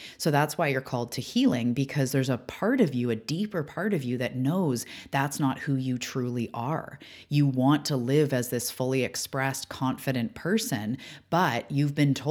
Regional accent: Canada; I am Canadian. Like, yes, of course, in the human realm, I'm Canadian, or my family, most of my family's from England.

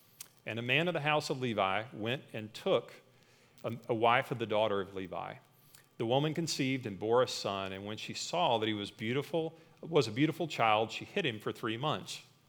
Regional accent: Texas, United States; of whom the names of them were I can't pronounce because I'm from Texas.

